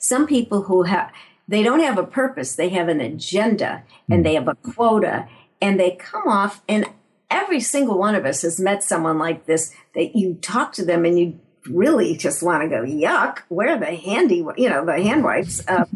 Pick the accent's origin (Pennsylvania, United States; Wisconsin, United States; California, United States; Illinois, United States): Illinois, United States; Chicago; By the way, I'm originally from Chicago.